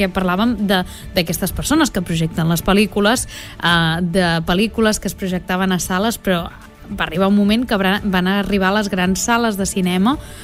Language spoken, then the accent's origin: Catalan; Sant Feliu, Catalonia, Spain; Jo sóc de Sant Feliu, però estic aquí treballant a Palafrugell